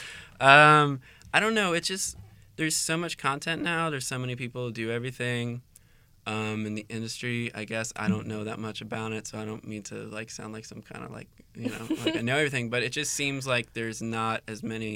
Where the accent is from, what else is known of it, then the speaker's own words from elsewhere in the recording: New Jersey, United States; I was born in New Jersey, yeah, and it's kind of like, it's like 15 miles away from Manhattan. So it's like just one of those commuter towns